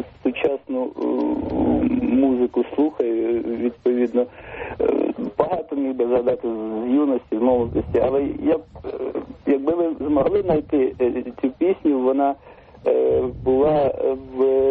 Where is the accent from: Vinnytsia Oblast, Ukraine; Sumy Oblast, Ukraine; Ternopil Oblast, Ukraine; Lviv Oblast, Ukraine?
Ternopil Oblast, Ukraine; Ternopil; moved away; also born or lived in Moscow, Russia; я так само родом з Тернополя, хоча я 18 років прожив в Москві, дружина росіянка, діти росіяни, але рідна мова російська, українська.